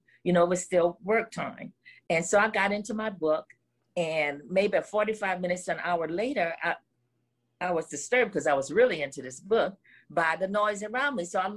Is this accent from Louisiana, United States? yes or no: yes; New Orleans, Louisiana, United States; I'm from New Orleans.